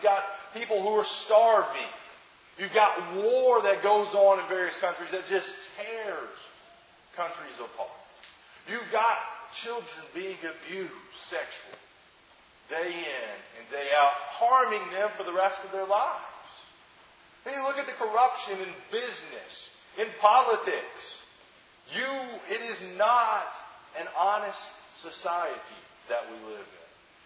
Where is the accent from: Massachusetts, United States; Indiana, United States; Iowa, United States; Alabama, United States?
Alabama, United States; now in Gettysburg, United States; And I tell you what, growing up in Alabama, I'm not used to snow before Halloween. But I tell you, when I moved to Gettysburg, I brought their coldest winter they had had in a long time